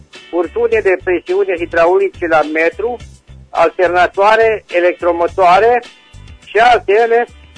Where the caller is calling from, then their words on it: Răchița, Timiș County, Romania; din Răchița, județul Timiș, și aș dori o reînnoire la anunțul meu.